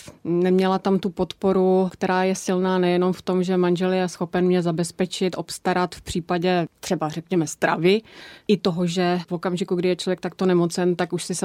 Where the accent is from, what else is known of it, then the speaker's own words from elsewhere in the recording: Olomouc, Olomouc Region, Czechia; To, že jsem Olomoučák, neznamená, že oslovím onkologii, kterou mám tady po ruce